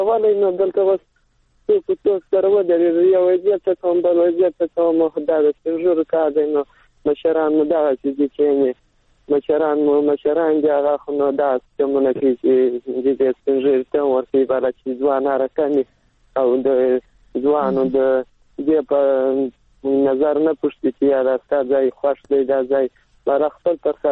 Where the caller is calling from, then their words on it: Helmand, Afghanistan; سامان د هلمند